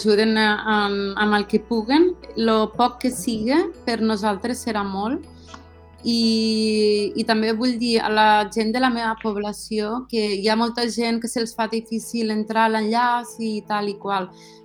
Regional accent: Deltebre, Catalonia, Spain; nosaltres que som de Deltebre

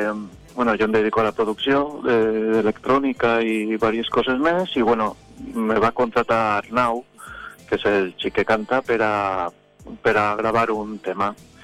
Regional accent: Benicarló, Valencian Community, Spain; Jo soc de Benicarló

